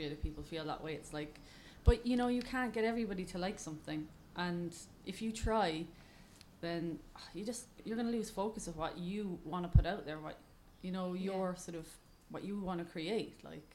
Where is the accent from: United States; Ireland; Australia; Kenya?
Ireland; Cork, Munster; we played this gig when I was back in Cork, my hometown